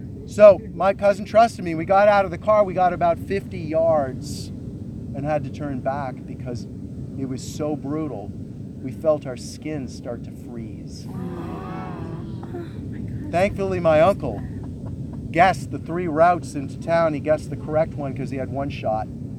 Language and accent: English; Montana, United States; You know, when I was in college in Montana, I'm from Montana, I'm from a ranch.